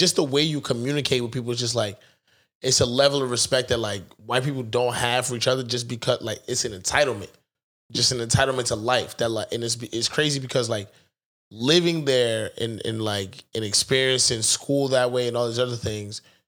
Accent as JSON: {"language": "English", "town": "South Brunswick", "region": "New Jersey", "country": "United States", "tie": "born or raised there", "said": "Because I grew up in South Brunswick. So, like, I was the only black kid in my class."}